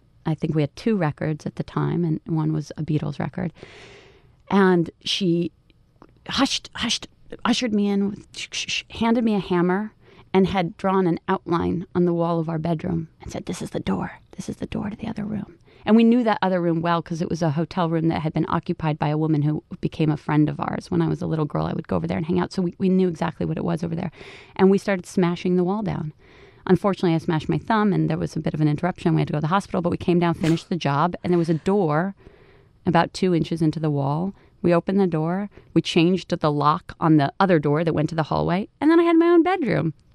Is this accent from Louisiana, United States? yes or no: no; New York City, New York, United States; So, growing up in the Chelsea was, it's funny because everybody thinks of it as this wild and probably inappropriate place to raise a child